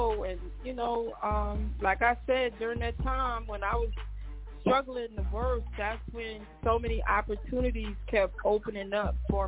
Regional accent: Brooklyn, New York, United States; Well, I'm a singer. I grew up in Brooklyn, New York, singing in church.

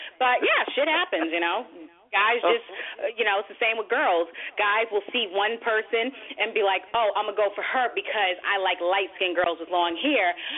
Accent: Boston, Massachusetts, United States; also born or lived in Las Vegas; especially when I lived in Vegas and I was back in Boston in my hometown

